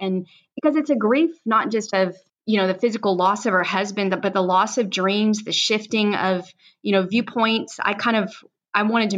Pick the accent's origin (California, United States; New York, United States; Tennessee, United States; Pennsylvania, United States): Tennessee, United States; I was raised in Tennessee. I'm a Southern Belle like Miss Shelley.